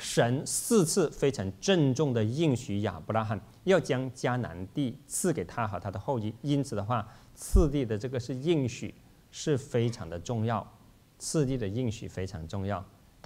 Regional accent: California, United States; 特别是对我们，比如说在我们加州人来说吧

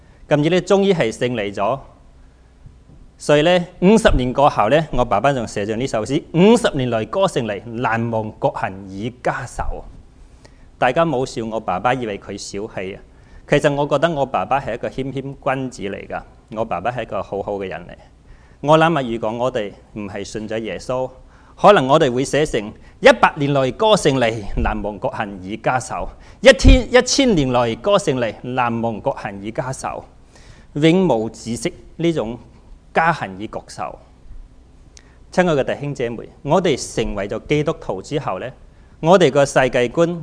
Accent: China; 作為一個中國人咧

